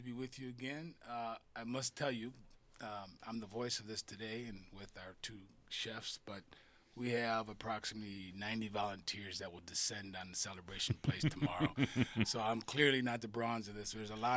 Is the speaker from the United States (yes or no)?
yes; Wisconsin, United States; We're from Wisconsin, but we like to think like we're from Texas and do things big.